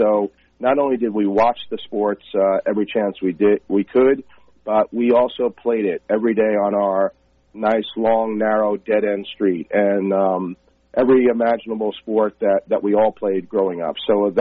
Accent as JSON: {"language": "English", "region": "New York", "country": "United States", "tie": "born or raised there", "said": "also growing up on Long Island like myself."}